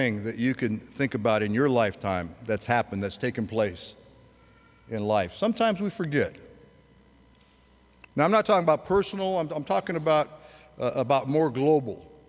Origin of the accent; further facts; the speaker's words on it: United States; But I'm an American. I live here in this country.